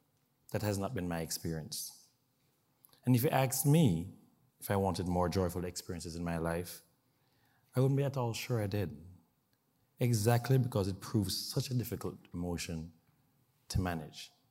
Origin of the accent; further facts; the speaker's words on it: Jamaica; I'm Jamaican, so one definition of joy is not this weather.